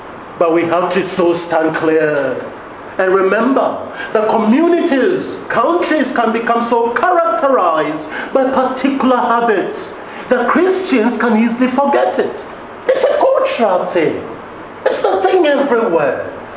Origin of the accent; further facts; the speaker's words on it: Ghana; And you know, us all Ghanaians, we do this.